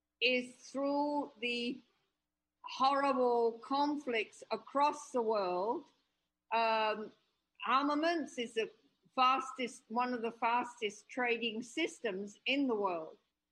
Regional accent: Australia; moved away; I lived here 33 years, yes? Mm-hmm. And yeah, sure, I have Western relatives. I come from Australia. I have an Australian passport.

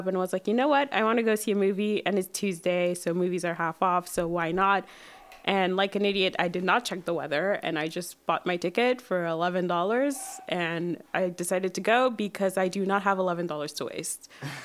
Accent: Saint-Léonard, Quebec, Canada; But it's a great place to grow up. And I think my funniest anecdote about growing up in Saint-Léonard is

